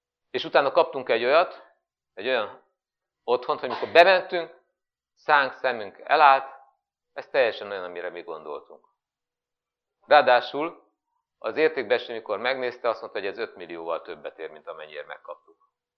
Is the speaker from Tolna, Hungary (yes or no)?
no; Miskolc, Borsod-Abaúj-Zemplén, Hungary; miután én miskolci vagyok, hát akkor nézzünk meg Miskolcon, vannak-e munkahelyek.